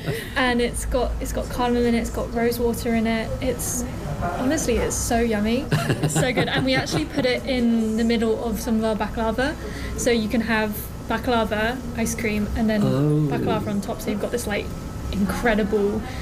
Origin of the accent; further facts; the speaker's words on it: East of England, United Kingdom; I've born and bred around here. I grew up in the Fens. I was very much like not really exposed to different religions or like even different cultures growing up.